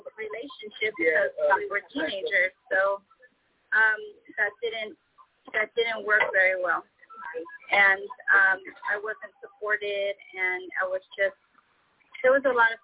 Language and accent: English; Idaho, United States; also born or lived in Oregon; So I was born in Idaho, and I grew up in Idaho and in Oregon mostly, but I've traveled around a lot